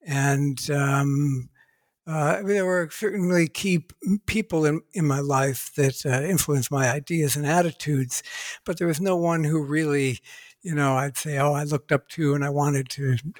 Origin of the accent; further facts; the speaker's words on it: Ohio, United States; I was born and raised in Ohio, USA. I grew up on a little patch of land between two industrial areas